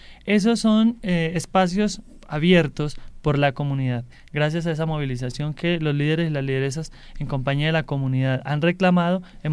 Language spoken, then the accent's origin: Spanish; Antioquia, Colombia; now in Pasto, Colombia; Dado que yo no soy pastusa, soy pastusa de corazón, amo esta región, amo esta ciudad y su gente, soy antioqueña.